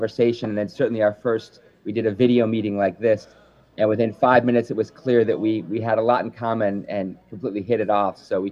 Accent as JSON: {"language": "English", "town": "Chicago", "region": "Illinois", "country": "United States", "accent": "Chicago", "said": "So you won't have to deal with my Chicago accent."}